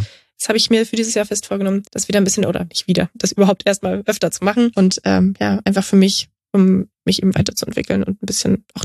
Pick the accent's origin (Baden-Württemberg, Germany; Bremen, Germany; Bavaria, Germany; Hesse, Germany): Bavaria, Germany; Straubing; Vielleicht nach Straubing, das ist meine Heimatstadt.